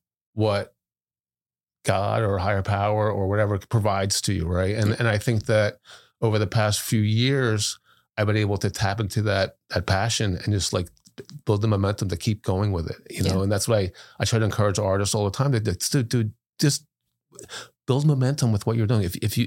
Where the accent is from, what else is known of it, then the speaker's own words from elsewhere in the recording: New York City, New York, United States; born there; Well, I was born in New York City. My mom is from the Bronx. My dad's from Harlem.